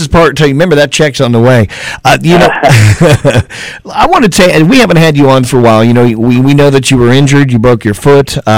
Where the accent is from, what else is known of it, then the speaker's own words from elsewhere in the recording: Indiana, United States; We grew up in Indiana, and I have a special place in my heart for it